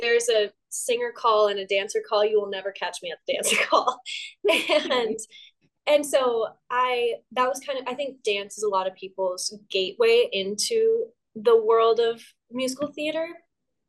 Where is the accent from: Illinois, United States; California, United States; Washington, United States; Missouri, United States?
Washington, United States; Seattle; And I'm from Seattle originally, and there's an amazing theater scene in Seattle and incredible youth theaters.